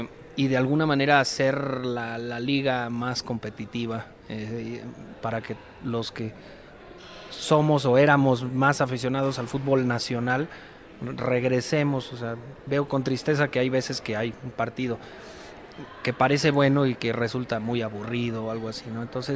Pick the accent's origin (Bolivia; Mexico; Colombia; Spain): Mexico; como mexicano crecí más con el fútbol soccer. Pero como paso bastante tiempo en Estados Unidos, específicamente en Nueva Orleans